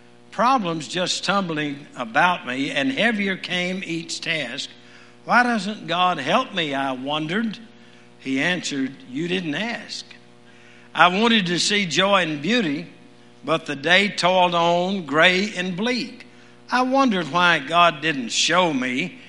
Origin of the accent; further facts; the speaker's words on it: Louisiana, United States; Makes me think I'm back in Louisiana. I was raised in Louisiana, and we had a lot of fog there a lot of times